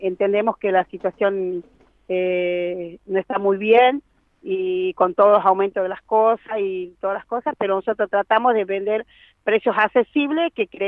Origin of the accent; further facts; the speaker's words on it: Termas de Río Hondo, Santiago del Estero, Argentina; de Santiago del Estero, Termas Riondas.